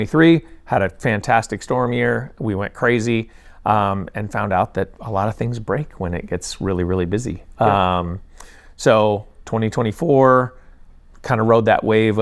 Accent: Denver, Colorado, United States; also born or lived in Arizona; Born and raised here in Denver, Colorado. Grew up, went to college, ran away to Arizona for 4 years to do that, and came right back. Just been here my whole life.

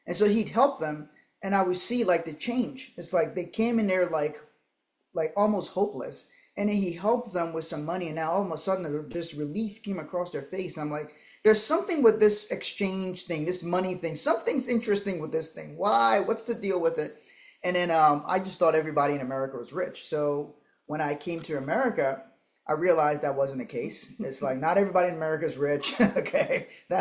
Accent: Liberia; Well, I grew up in Liberia, West Africa.

